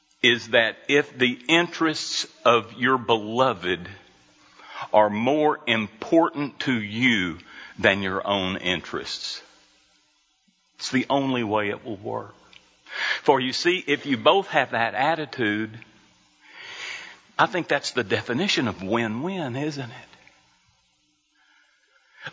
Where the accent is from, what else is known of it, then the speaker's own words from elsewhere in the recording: Lubbock, Texas, United States; But I'm from Lubbock.